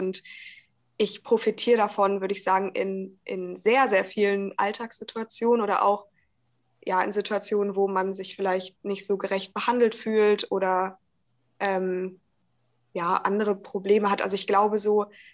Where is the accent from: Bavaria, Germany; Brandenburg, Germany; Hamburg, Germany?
Hamburg, Germany; also ich komme ja aus Hamburg, Kopenhagen ist nicht so weit, ich war da schon ein paar Mal